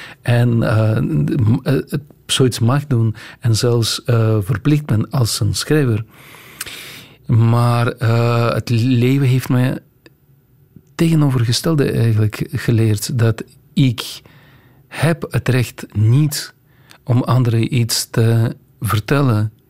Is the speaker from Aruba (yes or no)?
no; Russia; Dutch is a second language; Want weet je, ik ben dus opgegroeid in Rusland, in de Sovjet-Unie, sorry. Dat is een groot verschil.